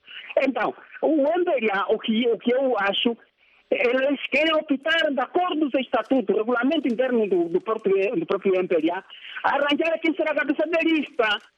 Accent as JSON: {"language": "Portuguese", "country": "Angola", "said": "Eu, sendo angolano, sendo cidadão, sendo guilano"}